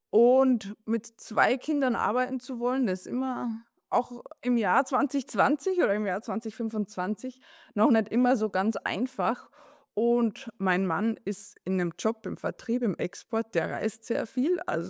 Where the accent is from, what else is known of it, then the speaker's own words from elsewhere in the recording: Austria; Bei uns in Österreich gilt ja schon immer G8.